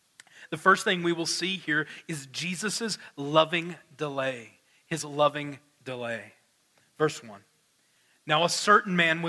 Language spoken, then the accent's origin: English; Arkansas, United States; See, in my hometown, it is a small town there in Arkansas, about 1,263 people, about, right?